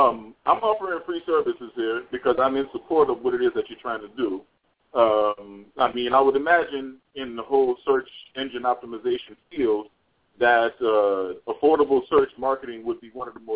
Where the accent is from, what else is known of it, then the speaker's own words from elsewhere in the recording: New Orleans, Louisiana, United States; We talked about, I'm from New Orleans, remember?